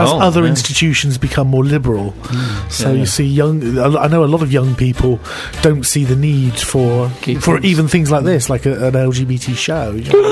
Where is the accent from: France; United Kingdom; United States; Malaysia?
United Kingdom; We are all British